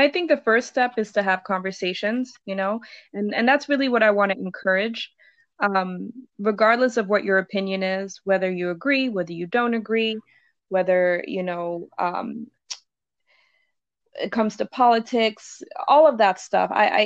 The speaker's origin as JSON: {"language": "English", "country": "Netherlands", "tie": "born or raised there", "said": "growing up in a predominantly white country, I've been around quote unquote friends growing up in Holland"}